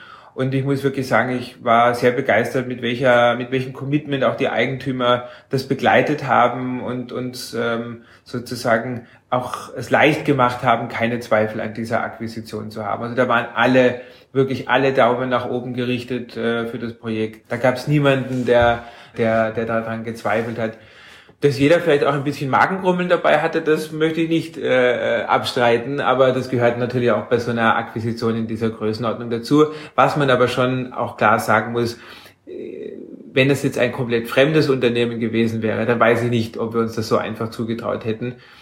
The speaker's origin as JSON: {"language": "German", "country": "Germany", "lives_now": "Austria", "said": "Also insofern ist es das Thema, als Deutscher hier zu sein, wirklich überhaupt gar keins."}